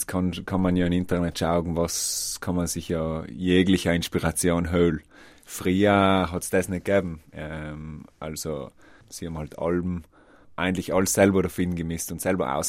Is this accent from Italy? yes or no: yes; South Tyrol, Italy; Ich bin also auf dem Klausberg aufgewachsen und habe mich selber in den Sport verliebt